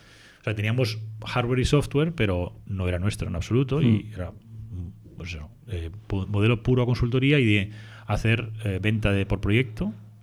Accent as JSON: {"language": "Spanish", "town": "Madrid", "region": "Community of Madrid", "country": "Spain", "said": "Yo soy de Madrid y mis socios eran de Barcelona, pero nos conocimos en Madrid."}